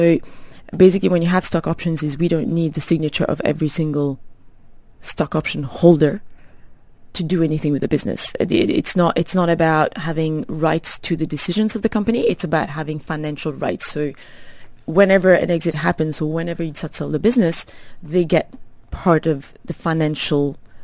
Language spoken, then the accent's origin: English; Mauritius; I was born and brought up in Mauritius and did my high school. And I come from a family, quite a conservative family